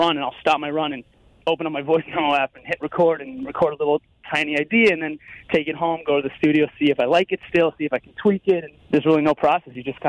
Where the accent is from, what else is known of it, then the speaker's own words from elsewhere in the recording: Tarrytown, New York, United States; I'm from Tarrytown, yep.